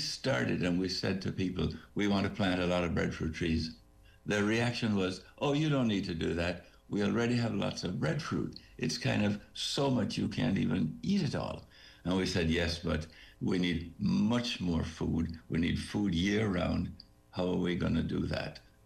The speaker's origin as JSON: {"language": "English", "country": "Jamaica", "said": "But I'm from Jamaica too. And so although I grew up as a city boy"}